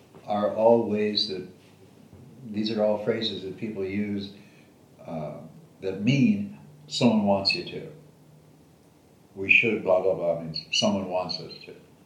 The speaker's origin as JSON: {"language": "English", "region": "Ohio", "country": "United States", "tie": "born or raised there", "also_born_or_lived": "Boston / Hawaii / Oregon / Florida", "said": "I grew up in Ohio, and moved to the Boston area at one point, moved to Hawaii for a while, lived in Oregon for 25 years, moved to Florida, lived in Florida for 10 years, then Arizona from there"}